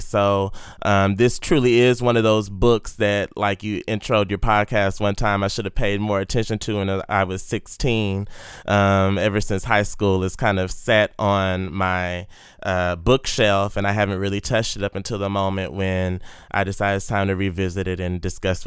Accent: Houston, Texas, United States; I'm from Houston, Texas, born and raised.

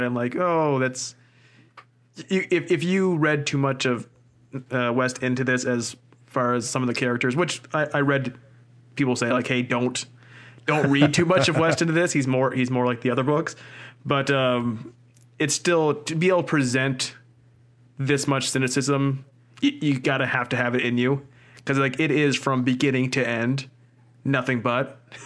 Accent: the Maritimes, Canada; growing up in Canada, if I read this, I would have thought, well, it's a weird American book. I can't, it has nothing to do with what I live here in the Maritimes.

